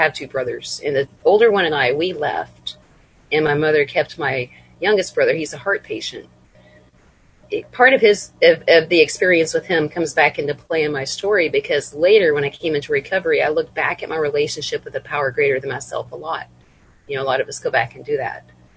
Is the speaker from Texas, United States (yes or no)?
yes; Texas, United States; born there; My parents divorced when I was a baby. I was born near Dallas.